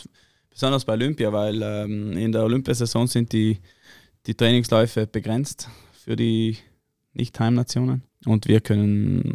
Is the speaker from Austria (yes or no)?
no; Trentino-Alto Adige, Italy; wir sind alle aus Südtirol.